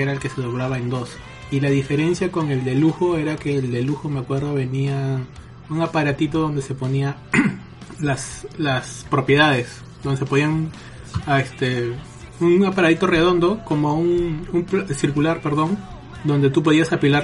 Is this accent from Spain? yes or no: no; Trujillo, La Libertad, Peru; Nosotros, bueno, somos de Trujillo, de la Libertad, y nos íbamos los 3 meses de vacaciones.